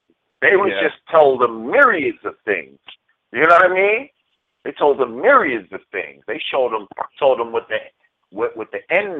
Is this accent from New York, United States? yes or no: yes; New Rochelle, New York, United States; also born or lived in Brooklyn; I'm from New Rochelle, but I lived in Brooklyn for like 10 years.